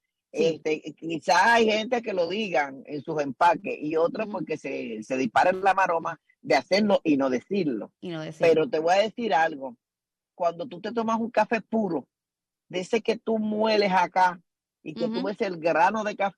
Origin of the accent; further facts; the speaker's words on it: Dominican Republic; Sí, yo soy dominicana.